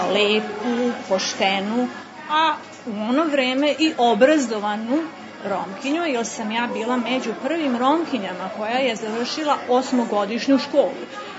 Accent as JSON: {"language": "Serbian", "town": "Novi Sad", "region": "Vojvodina", "country": "Serbia", "said": "dolazim iz Novog Sada."}